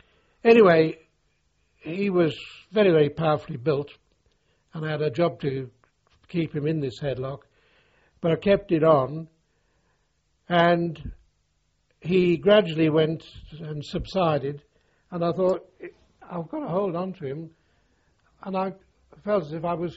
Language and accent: English; Liverpool, North West England, United Kingdom; similar to the people from my hometown, Liverpool.